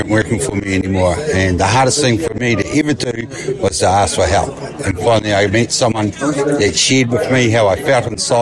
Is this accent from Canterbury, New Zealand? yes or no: yes; Christchurch, Canterbury, New Zealand; Yeah. So anyway … alcoholic, and I'm from Christchurch